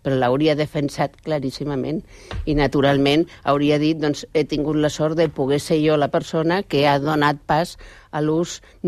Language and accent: Catalan; Barcelona, Catalonia, Spain; jo sóc de Barcelona, perquè vaig néixer a Barcelona, però el català meu l'he sentit sempre amb un accent diferent